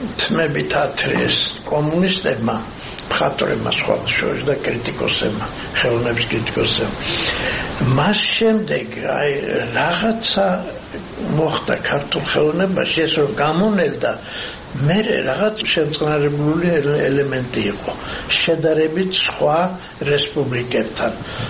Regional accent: Arkhoti, Mtskheta-Mtianeti, Georgia; ხევსურიდან, საიდანაც ჩვენ მართლა ვართ, არხოტიდან ვარ ჩამოსული

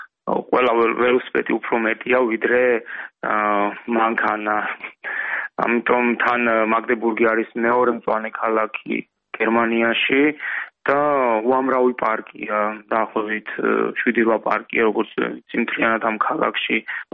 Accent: Atskuri, Samtskhe-Javakheti, Georgia; და მე ჩემ სოფელში აწყურში გავატარე ბავშვობა და იქ თითქმის ყოველ დღე დავსტერნოვდი ხოლმე ველოსიპედით

